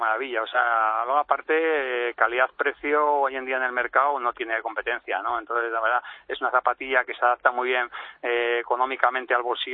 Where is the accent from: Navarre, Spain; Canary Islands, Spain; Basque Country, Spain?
Navarre, Spain; como buen navarro y cabezotas que somos